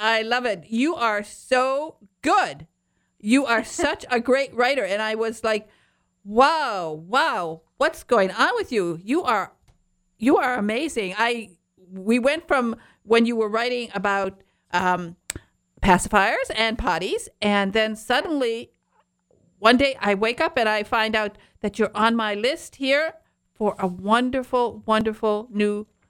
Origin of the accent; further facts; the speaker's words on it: Michigan, United States; I was born in Michigan's Upper Peninsula.